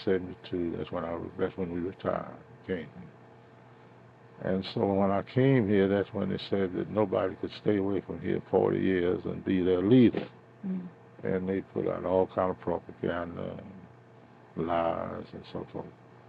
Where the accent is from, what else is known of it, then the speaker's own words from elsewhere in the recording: South Carolina, United States; I came back home from North Carolina in 1972.